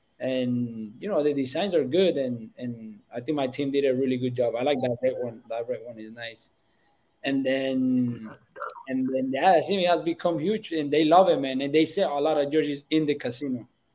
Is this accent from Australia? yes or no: no; Colombia; So I look into my roots, into the Colombian roots, because I'm Colombian.